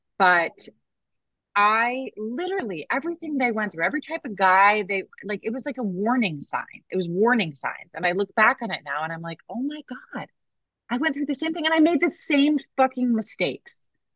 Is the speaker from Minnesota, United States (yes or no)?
yes; Minnesota, United States; So my husband and I grew up in Minnesota.